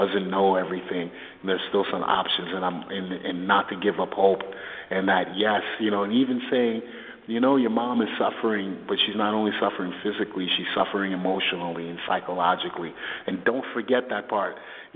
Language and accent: English; New York City, New York, United States; also born or lived in Port-au-Prince, Haiti; I'm from Port-au-Prince, Haiti, and I grew up in New York City during a rough time in the 70s and 80s in New York City.